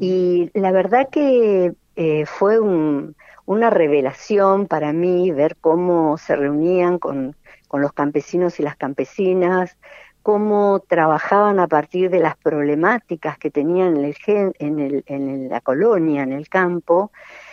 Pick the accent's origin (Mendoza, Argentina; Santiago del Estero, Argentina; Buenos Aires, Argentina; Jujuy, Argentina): Buenos Aires, Argentina; born there; nací en Buenos Aires, estudié para docente, para maestra, vine y estudiando sociología en la Universidad de Buenos Aires, vine al Chaco